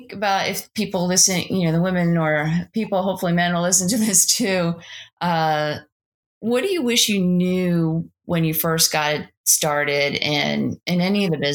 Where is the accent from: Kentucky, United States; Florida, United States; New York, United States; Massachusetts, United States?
New York, United States; New York City; why I'm down here from New York City.